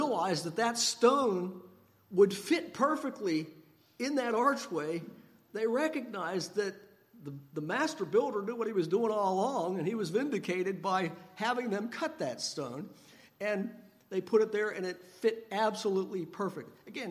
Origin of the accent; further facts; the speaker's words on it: Bridgewater, Pennsylvania, United States; I grew up in Bridgewater.